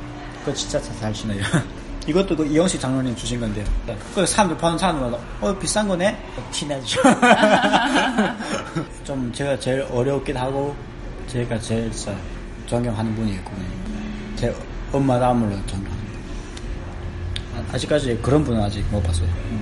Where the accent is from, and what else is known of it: North Korea; born or raised there; now in South Korea